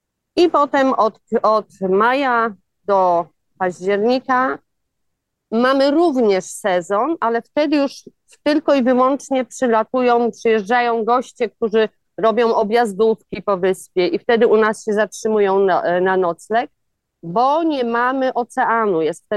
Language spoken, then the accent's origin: Polish; Koszalin, West Pomeranian Voivodeship, Poland; now in Sri Lanka; dlatego, że jesteśmy z Koszalina, to chcieliśmy troszkę bliżej mieszkać wody niż w Koszalinie mieszkaliśmy